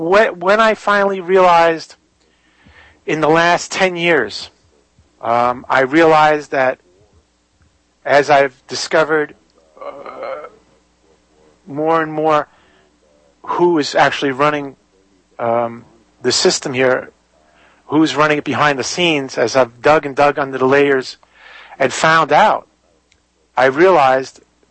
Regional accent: New York City, New York, United States; I'm from New York City, and the head person was Cardinal Spellman.

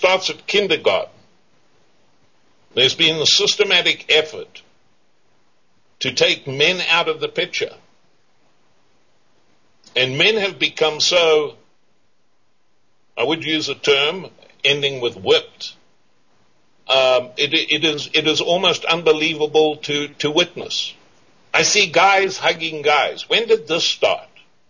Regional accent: Australia; people can't tell the difference of an accent from Africa, from England or Australia. I used to tell, I'm an Australian.

